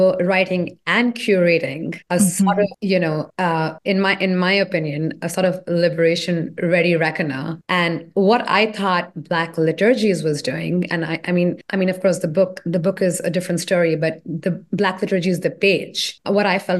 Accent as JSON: {"language": "English", "country": "India", "said": "I come from India"}